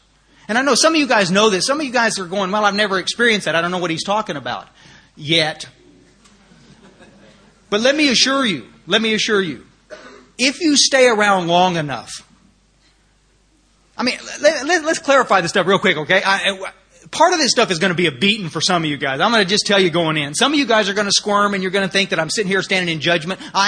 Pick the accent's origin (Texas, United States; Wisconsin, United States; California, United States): Texas, United States